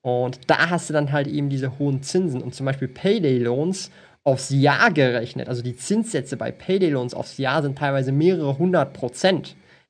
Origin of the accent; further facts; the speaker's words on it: Switzerland; Bei uns in der Schweiz ist, glaube ich, gedeckelt bei 10%.